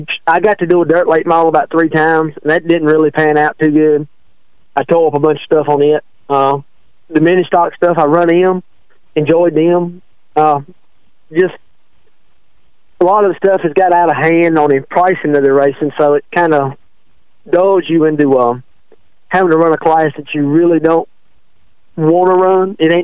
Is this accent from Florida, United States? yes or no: no; Rocky Mount, Virginia, United States; I'm from Rocky Mount, Virginia, actually. About 15 minutes from the Speedway, actually.